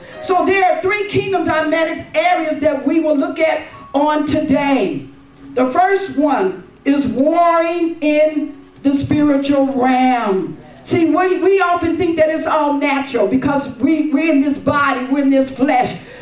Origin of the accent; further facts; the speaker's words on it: California, United States; I'm educated, but I'm from California.